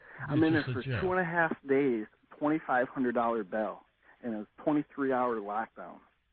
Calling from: Glens Falls, New York, United States; I'm calling from Glens Falls, New York

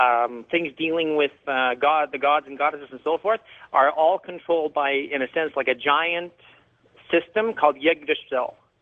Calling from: Toronto, Ontario, Canada; I'm calling from Toronto, Canada.

